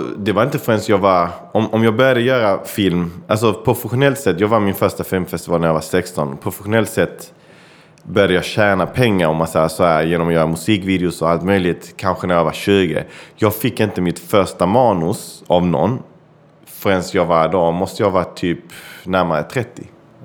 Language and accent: Swedish; Malmö, Skåne, Sweden; jag är en kille född och uppvuxen i Malmö. Mina föräldrar är från Chile, så jag pratar både spanska och engelska och svenska.